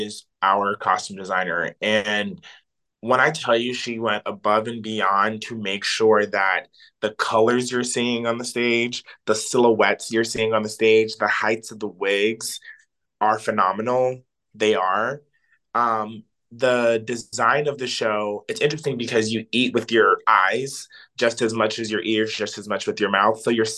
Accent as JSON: {"language": "English", "town": "Silver Spring", "region": "Maryland", "country": "United States", "tie": "born or raised there", "said": "Oh, well, I am from Silver Spring, Maryland."}